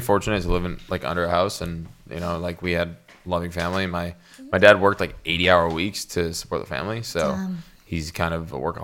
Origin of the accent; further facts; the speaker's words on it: Canada; do I look that inviting to have like a really like open conversation about politics that I'm Canadian?